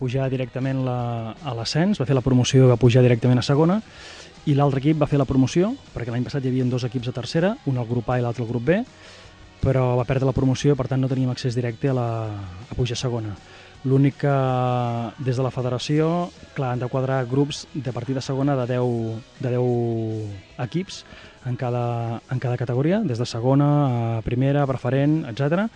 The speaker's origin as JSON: {"language": "Catalan", "town": "L'Espluga de Francolí", "region": "Catalonia", "country": "Spain", "said": "bàsicament tots som de l'Espluga, tenim algun esporàdic de Montblanc"}